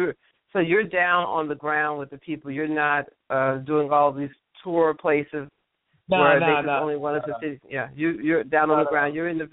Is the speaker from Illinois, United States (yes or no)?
no; Jacksonville, Florida, United States; Yeah, Jacksonville, my hometown, yeah.